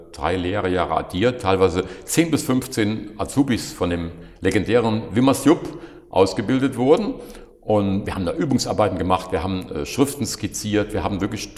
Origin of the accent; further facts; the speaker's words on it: Koblenz, Rhineland-Palatinate, Germany; ich bin eigentlich ein Musselweiser. Das ist ein Vorort von Koblenz, wie die meisten der Hörer wahrscheinlich wissen. Und bin da als Sohn eines Paares, was einen Rewe-Lebensmittelladen betrieben hat, aufgewachsen. Heute würde man sagen, gut bürgerlich. Also wir haben zwar Koblenzer geschwätzt